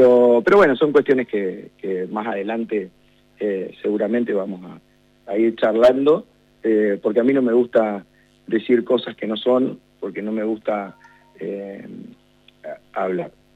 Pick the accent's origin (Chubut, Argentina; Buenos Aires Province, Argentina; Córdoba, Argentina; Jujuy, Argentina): Chubut, Argentina; Comodoro Rivadavia; Yo soy un ciudadano de Comodoro, todo el mundo me conoce, camino la ciudad todos los días, y ando por mi provincia todos los días